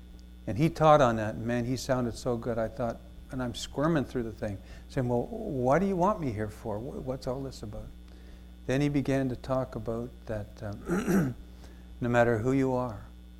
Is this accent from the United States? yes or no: no; Toronto, Ontario, Canada; I'm from Toronto.